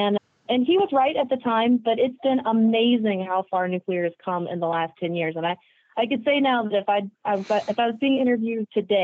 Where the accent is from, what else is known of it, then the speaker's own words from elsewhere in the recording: Summerville, South Carolina, United States; now in Atlanta, United States; I grew up just outside of Charleston, South Carolina, for those who know the area, Somerville. Went to college at Clemson University there in South Carolina, got my first job, moved to Atlanta